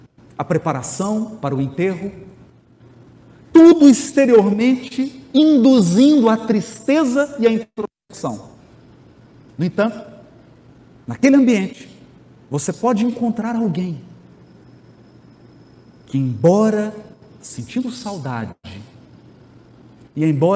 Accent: Minas Gerais, Brazil; Para mim, que sou de Minas e que só vê montanhas, chegar aqui e contemplar esse rio já é alegria.

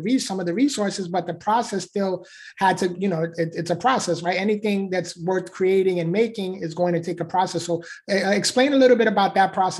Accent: New York, United States; And I'm from the Bronx, New York

